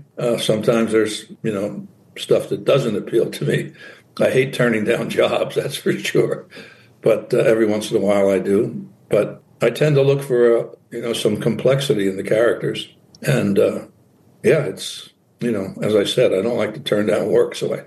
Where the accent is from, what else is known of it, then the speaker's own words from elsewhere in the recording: Philadelphia, Pennsylvania, United States; Well, I grew up in Fishtown, which is just adjacent to Kensington. It's the lower part of Kensington.